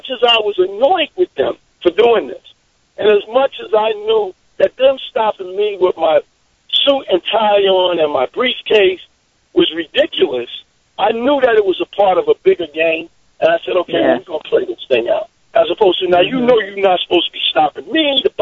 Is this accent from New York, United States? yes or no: yes; Harlem, New York, United States; I'm a kid from Harlem.